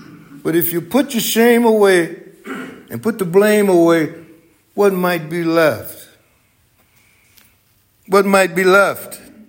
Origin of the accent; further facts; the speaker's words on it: Mississippi, United States; the election of our first black senator from my home state, good old state of Mississippi.